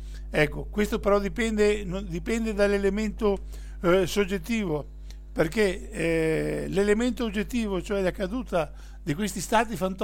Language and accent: Italian; Veneto, Italy; e noi come veneti dobbiamo tener conto di questo